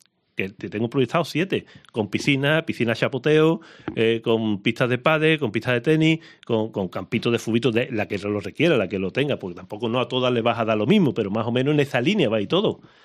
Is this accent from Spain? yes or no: yes; Seville, Andalusia, Spain; Yo soy sevillano y yo he beneficiado a Extremadura, ¿eh?